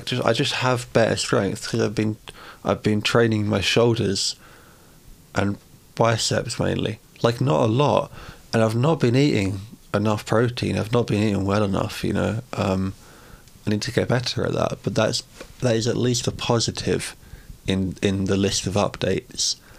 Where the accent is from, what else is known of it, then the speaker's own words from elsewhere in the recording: London, United Kingdom; because I grew up in East London, where the wildlife is red foxes, grey squirrels, and wood pigeons.